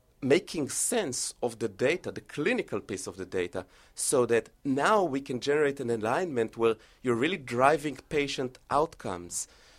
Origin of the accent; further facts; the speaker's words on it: Israel; English is a second language; now in United States; I'm semi-Americanized. I came here from Israel about 12, 13 years ago.